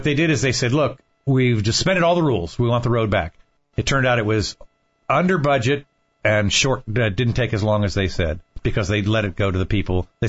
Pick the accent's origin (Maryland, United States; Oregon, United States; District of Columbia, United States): District of Columbia, United States; Washington; I grew up in Washington, D.C., and the roads were never crowded back then.